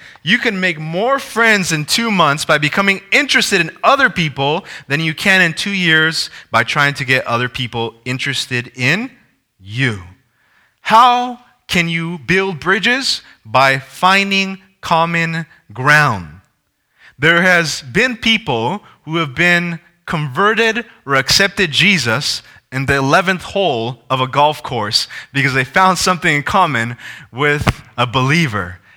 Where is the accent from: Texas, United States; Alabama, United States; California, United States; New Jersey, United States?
California, United States; I love basketball too. I'm from California.